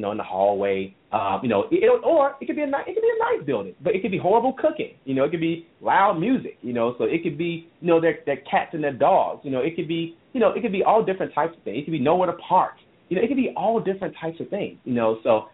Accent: Memphis, Tennessee, United States; I know a big thing, I'm from Memphis, Tennessee.

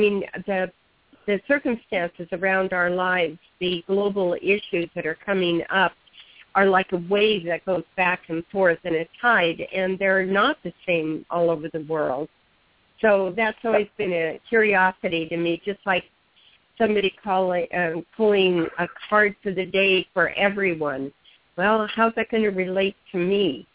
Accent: Southwest, United States; now in Bellingham, United States; I grew up in the Southwest, and there are still parts of the Southwest that just feed my soul

